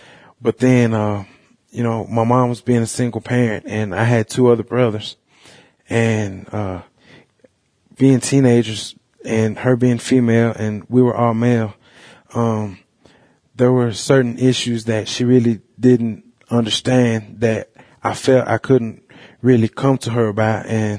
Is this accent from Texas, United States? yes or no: yes; Dallas, Texas, United States; born there; I'm Muscogee Creek, and I was born in Dallas, Texas.